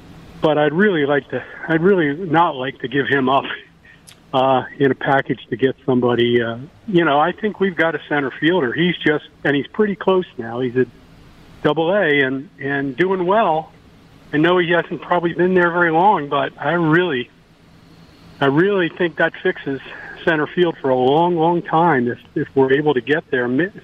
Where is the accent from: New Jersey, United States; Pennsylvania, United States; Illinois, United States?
New Jersey, United States; I grew up in South Jersey, so it's not like I've lived up here all my life.